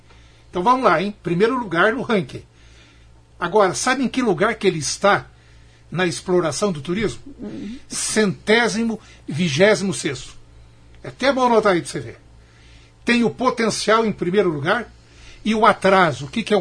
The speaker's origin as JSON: {"language": "Portuguese", "town": "Franca", "region": "São Paulo", "country": "Brazil", "tie": "born there", "lives_now": "Maringá, Brazil", "said": "Eu nasci em Franca, São Paulo. Lá a gente nasce vendendo sapato."}